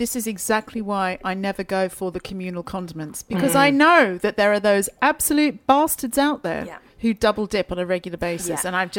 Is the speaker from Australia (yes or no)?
yes; Australia; because I'm from Australia.